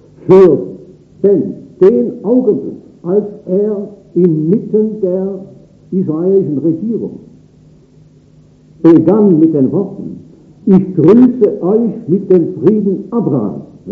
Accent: Switzerland; Erster Weltkrieg habe ich erlebt, nicht? Aber als Schweizer natürlich, durch Gottes Gnade. Zweiten Weltkrieg habe ich Krieg erlebt, war ich eigentlich da als Schweizer.

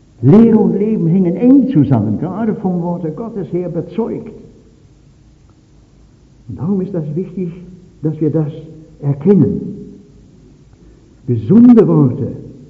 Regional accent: Winterbach, Baden-Württemberg, Germany; Als ich jetzt neulich einen Vortrag bei uns in der Nähe meiner Heimat in Winterbach haben durfte

